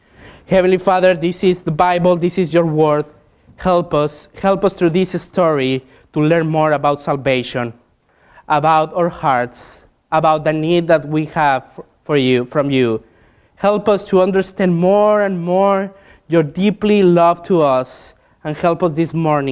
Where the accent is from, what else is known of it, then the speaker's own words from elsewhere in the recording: Mexico; English is a second language; I'm a member of Redeemer Redmond, and if you hear my horrible accent, it's because I'm from Mexico.